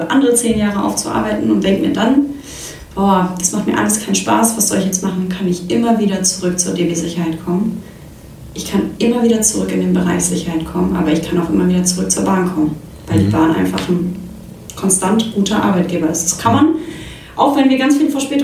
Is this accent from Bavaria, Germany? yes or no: no; North Rhine-Westphalia, Germany; ich bin in Nordrhein-Westfalen groß geworden